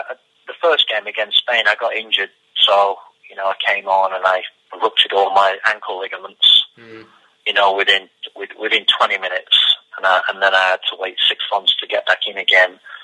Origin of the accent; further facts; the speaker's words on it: Blackpool, North West England, United Kingdom; I came from Blackpool, remember?